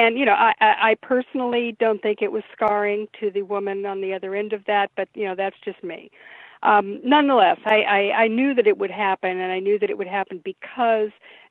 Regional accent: California, United States; I can't help but take it personally as a Californian.

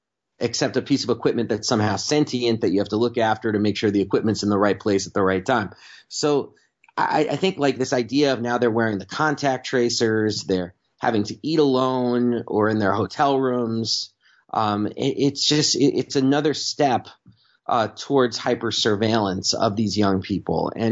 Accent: New York, United States; I'm from New York, so I'll talk about that all day.

